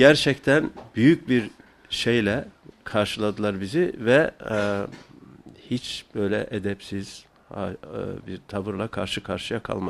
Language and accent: Turkish; Erzurum, Turkey; born there; Ben 1951 Erzurum doğumluyum. Böylelikle iki Erzurumlu bir Karslı yan yanayız.